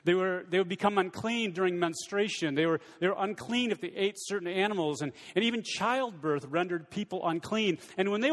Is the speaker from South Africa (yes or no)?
no; Michigan, United States; now in Texas, United States; I grew up in Michigan. When I was a citizen of Michigan, I obeyed the laws of Michigan.